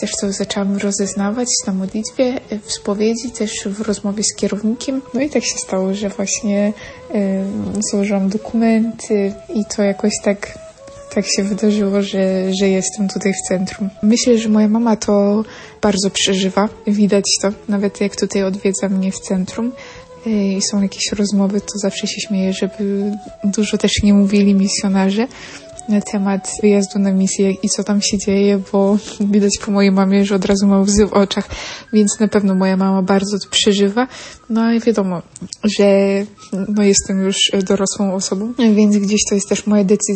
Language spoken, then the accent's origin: Polish; Podlaskie Voivodeship, Poland; pochodzę z diecezji łomżyńskiej